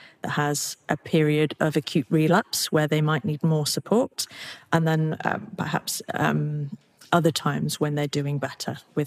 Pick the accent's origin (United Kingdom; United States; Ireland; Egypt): United Kingdom; England; I grew up in England in the 90s